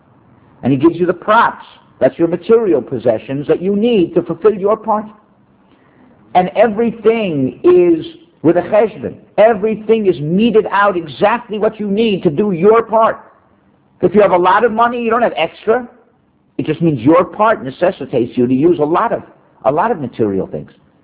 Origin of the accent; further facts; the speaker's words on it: United States; now in Israel; I'm an American who lives in Israel.